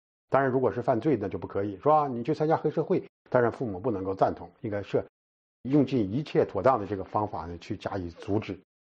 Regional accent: China; 我们中国人呢传统的观点一般都认为这个不结婚呢是没有正事

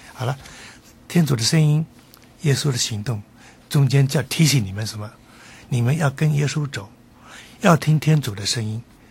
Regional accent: China; 所以我们中国人讲说万恶

